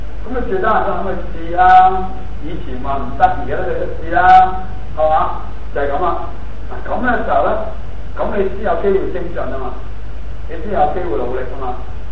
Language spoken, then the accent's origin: Cantonese; China; 即係佛教或者喺我哋中國人嚟講，人要自重啊